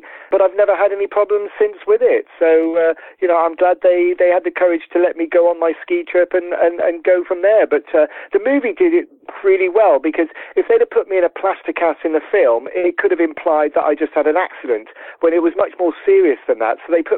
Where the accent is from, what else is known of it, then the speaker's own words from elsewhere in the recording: Cheltenham, South West England, United Kingdom; I come from Cheltenham in Gloucestershire, and we have one of the biggest dry ski slopes in the country in Gloucester